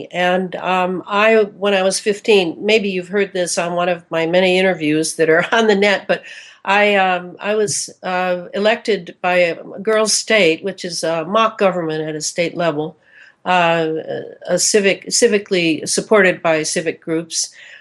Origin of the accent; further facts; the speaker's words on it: Missouri, United States; He would say to me, I was from Missouri, and he would see my little ribbon, Missouri